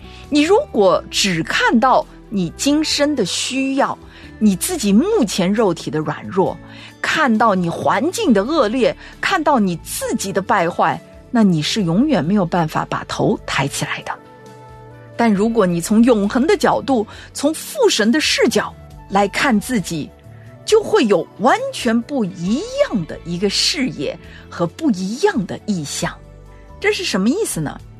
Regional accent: China; 你知道我们中国人的默想是说，你要把自己的心放空

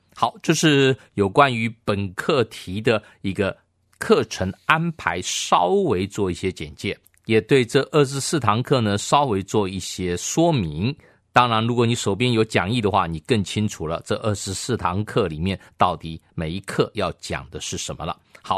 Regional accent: China; 我们中国人比较容易懂的叫艾克利西亚

